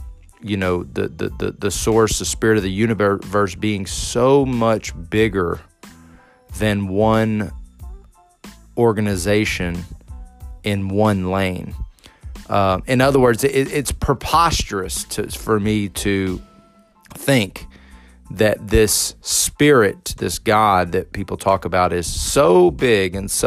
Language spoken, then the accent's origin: English; Texas, United States; And so I remember growing up in Texas in the Bible Belt